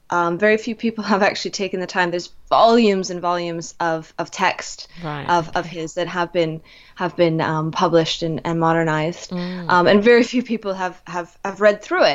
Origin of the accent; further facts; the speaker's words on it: Canada; moved away as an adult; now in United Kingdom; I'm originally from Canada.